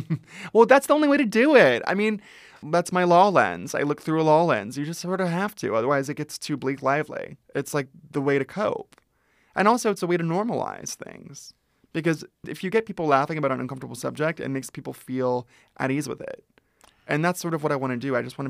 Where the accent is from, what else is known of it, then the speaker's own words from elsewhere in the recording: Ventura, California, United States; I grew up in Ventura, which is an hour north of here.